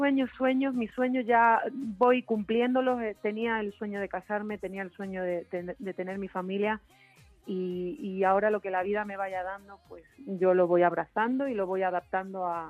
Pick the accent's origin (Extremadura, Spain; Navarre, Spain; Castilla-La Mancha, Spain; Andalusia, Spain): Extremadura, Spain; incluso un buen frito extremeño, cosas de mi tierra